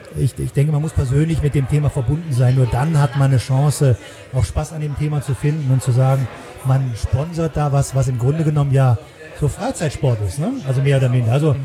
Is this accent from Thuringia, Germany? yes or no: no; Düsseldorf, North Rhine-Westphalia, Germany; also born or lived in Saarland; Also ich war gebürtiger Saarländer, bin aber in Nordrhein-Westfalen in der bösen Stadt aufgewachsen, in Düsseldorf.